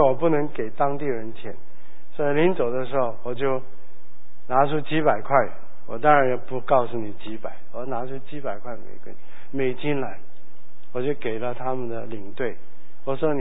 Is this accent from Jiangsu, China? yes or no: no; Guangdong, China; 像你知道我们广东人的个子比较小